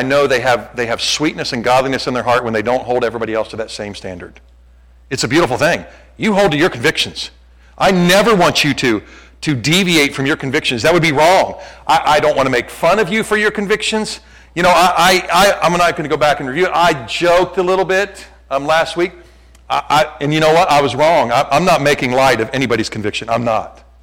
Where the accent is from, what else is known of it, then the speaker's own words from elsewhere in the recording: Cincinnati, Ohio, United States; I am so glad I'm from Cincinnati, Porkopolis, right?